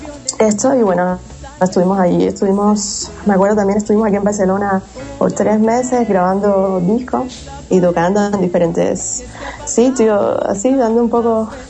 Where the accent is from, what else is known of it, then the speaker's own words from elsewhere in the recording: Guanabacoa, Havana, Cuba; born there; Guanabacoa, que es la zona donde yo nací